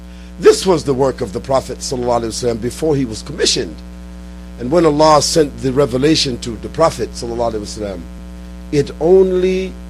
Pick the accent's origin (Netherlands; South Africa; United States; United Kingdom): United States; Brooklyn, New York; And I was raised in Brooklyn